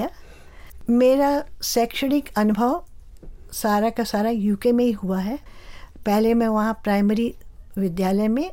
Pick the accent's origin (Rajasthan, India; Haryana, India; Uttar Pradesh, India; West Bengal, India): West Bengal, India; Kolkata; मेरा जन्म कोलकाता में हुआ था